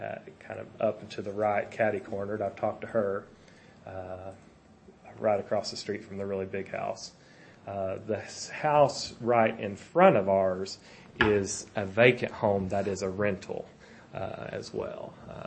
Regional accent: Huntsville, United States; I've we're from Huntsville, so yeah, I haven't.

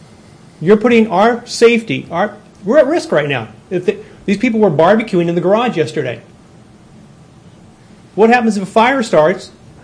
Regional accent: California, United States; No, I'm from California.

